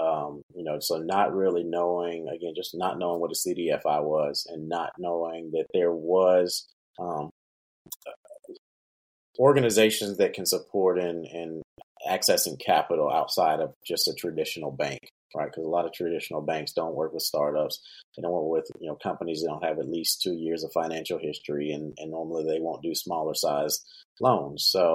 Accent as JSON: {"language": "English", "town": "Asheville", "region": "North Carolina", "country": "United States", "tie": "born or raised there", "said": "But coming back to my hometown here in Asheville, I didn't see that."}